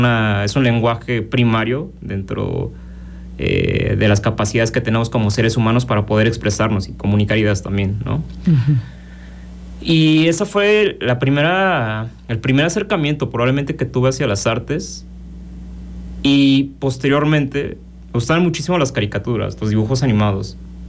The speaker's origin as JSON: {"language": "Spanish", "town": "Cuernavaca", "region": "Morelos", "country": "Mexico", "tie": "born or raised there", "said": "Sí, yo soy originario de aquí, de Cuernavaca. Mi familia también es de aquí, de Cuernavaca, y mis abuelos de aquí, de Morelos, de Cuantextla"}